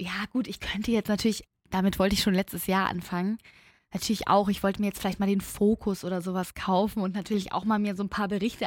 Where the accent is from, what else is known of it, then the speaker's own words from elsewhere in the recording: Germany; ich bin Deutsche, ich war nie im Ausland